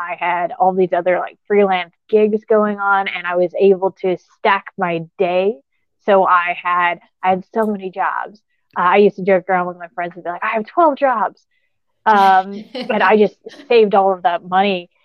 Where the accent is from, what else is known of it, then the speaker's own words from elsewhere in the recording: San Diego, California, United States; I'm originally from San Diego for the most part, military family.